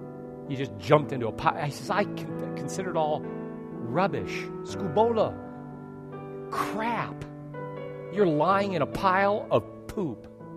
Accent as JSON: {"language": "English", "town": "Detroit", "region": "Michigan", "country": "United States", "tie": "born or raised there", "said": "A little boy born and raised in South Detroit, you know, a little journey goes along with."}